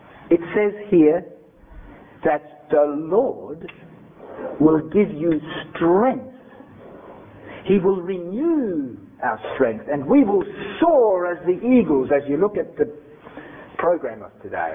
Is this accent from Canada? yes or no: no; Germany; now in Australia; You know, when I came from Germany, I was a meat eater. I ate flesh. And I came into the Adventist school here in Australia, and I had sardines on my sandwiches.